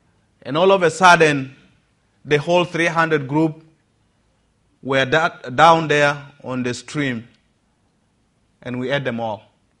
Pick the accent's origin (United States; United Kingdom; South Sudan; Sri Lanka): South Sudan; moved away as an adult; And so I'm born and raised in South Sudan. I grew up in the family of not a Christian.